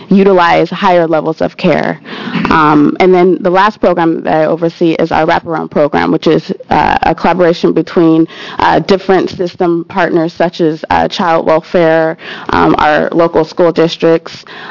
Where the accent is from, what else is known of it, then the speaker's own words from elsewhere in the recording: Portland, Oregon, United States; now in Tigard, United States; I currently reside in Tigard, Oregon, but born and raised in Portland, Oregon.